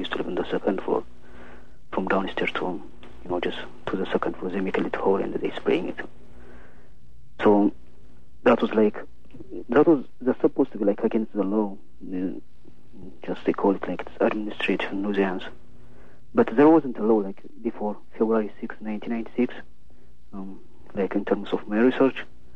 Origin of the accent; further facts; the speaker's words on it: Ethiopia; Actually, I'm from Ethiopia.